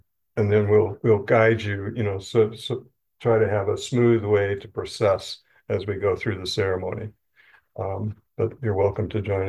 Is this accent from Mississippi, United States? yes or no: no; Illinois, United States; I'm from Illinois, just north of Chicago.